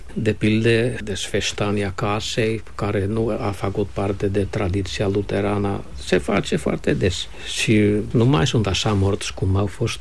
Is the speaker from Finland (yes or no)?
yes; Finland; Romanian is a second language